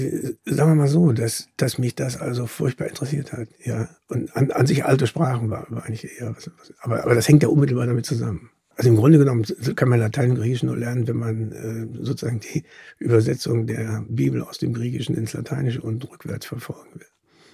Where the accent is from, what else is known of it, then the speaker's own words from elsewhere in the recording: Germany; Ich bin 2 Jahre in New York studiert, in 72 bis 74. Und da wurde man noch als Deutscher, musste man irgendwie einen gewissen Parcours durchschreiten